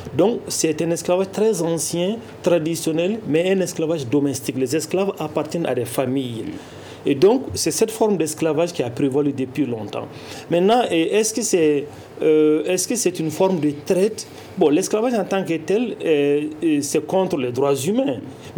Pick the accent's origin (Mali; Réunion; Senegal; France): Mali; Il y a un type d'esclavage domestique qu'on a ici chez nous au Mali.